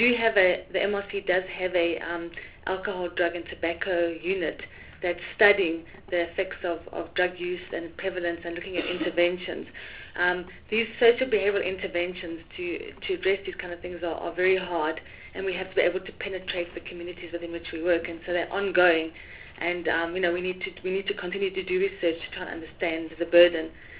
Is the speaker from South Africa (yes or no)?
yes; Gauteng, South Africa; now in Cape Town, South Africa; I'm from Gauteng. I worked at Kasani Baragwanath Hospital all my life until now. I'm in Cape Town.